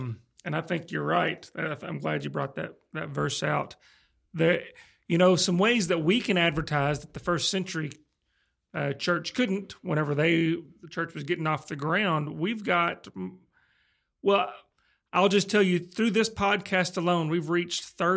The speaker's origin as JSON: {"language": "English", "region": "the South", "country": "United States", "accent": "southern U.S.", "said": "obviously, we're all American here. You can hear our southern U.S. accents."}